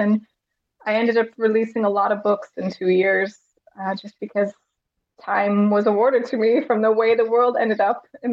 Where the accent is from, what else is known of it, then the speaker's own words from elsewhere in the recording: Midwest, United States; now in Europe; So I am originally from the Midwest, and I live in Europe.